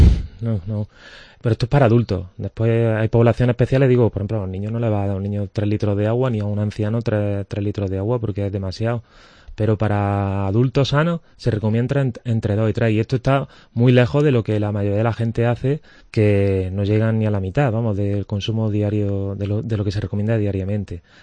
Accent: Córdoba, Andalusia, Spain; Yo soy de Córdoba, estudié allí, hice la residencia allí

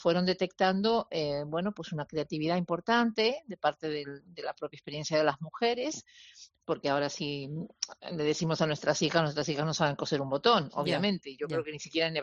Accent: Argentina; Yo soy una argentina de pura cepa

